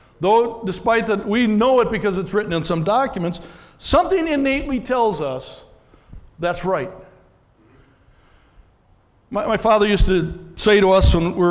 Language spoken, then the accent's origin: English; United States; I am an American. I am deeply grateful for freedom.